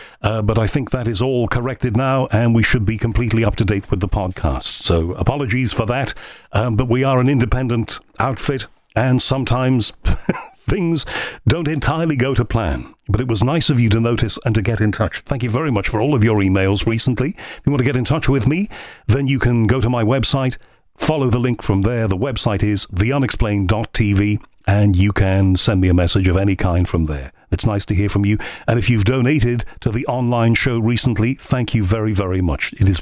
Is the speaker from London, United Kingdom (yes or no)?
no; Liverpool, North West England, United Kingdom; I grew up in Liverpool, one of the most diverse places on earth.